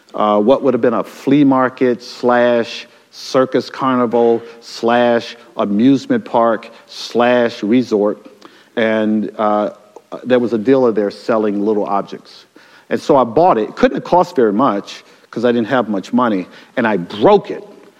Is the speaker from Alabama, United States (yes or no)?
yes; Mobile, Alabama, United States; also born or lived in Harlem, United States; So I grew up in Mobile, Alabama. I was born in Harlem. My father was actually something of a historical figure, but I got raised down south.